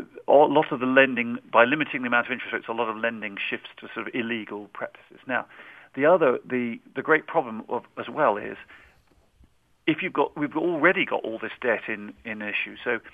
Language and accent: English; England, United Kingdom; And I hesitate as an Englishman to give any advice to America